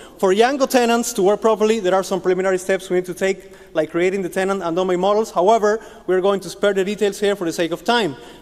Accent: Holguín, Cuba; English is a second language; I come from Holguín, Cuba

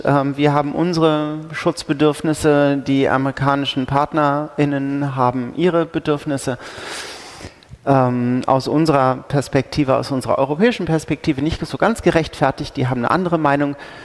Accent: Schleswig-Holstein, Germany; ich als Schleswig-Holsteinerin habe meine Landesregierung.

